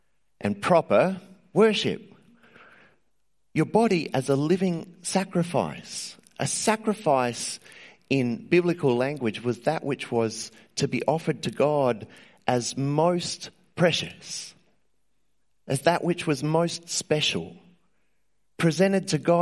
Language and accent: English; Australia; What is astonishing to me is the state of affairs that we find ourselves in as an Australian society today, given the resources that are available to us.